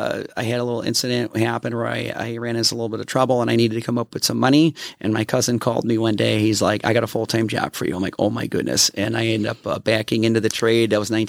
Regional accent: Chicago, Illinois, United States; I am from Chicago, Illinois.

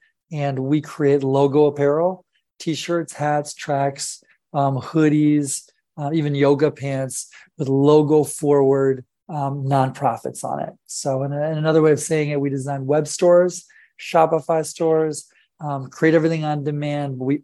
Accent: Detroit, Michigan, United States; Very grateful guy, and I grew up in Detroit area, diagnosed with pretty advanced cancer at 26.

